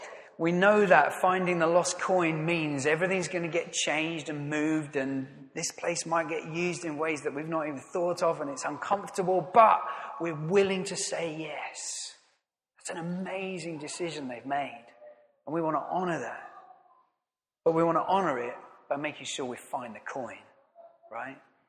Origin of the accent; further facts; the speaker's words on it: United Kingdom; And let's be honest, we're British, right?